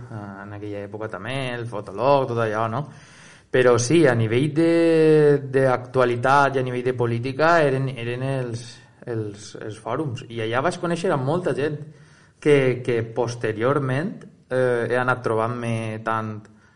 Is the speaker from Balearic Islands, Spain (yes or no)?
no; Benissa, Valencian Community, Spain; born there; vaig néixer a Benissa, a la Marina Alta, un 20 de maig de 1988.